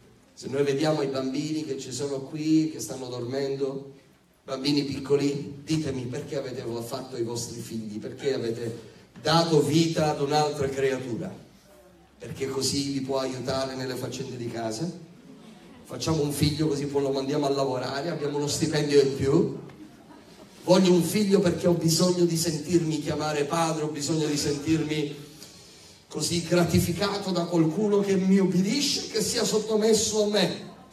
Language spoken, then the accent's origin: Italian; Sicily, Italy; E io me ne intendo, perché sono siciliano.